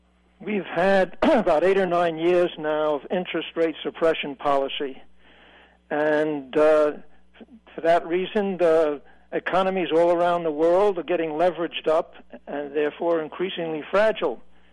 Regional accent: Brooklyn, New York, United States; I'm from Brooklyn, of course.

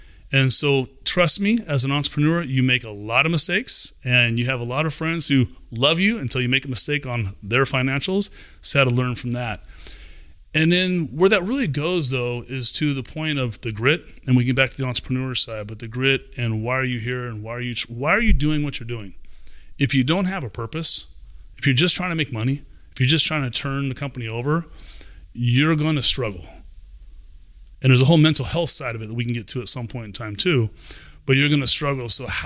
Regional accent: Wilton, California, United States; So I grew up in Wilton, went to Elk Grove High School, played baseball and football

